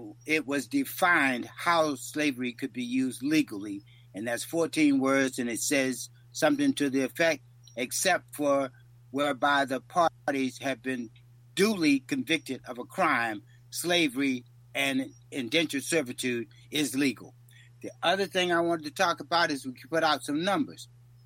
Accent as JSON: {"language": "English", "town": "Yorktown", "region": "Virginia", "country": "United States", "tie": "born or raised there", "said": "I'm 65 years old, born and raised in Yorktown, Virginia."}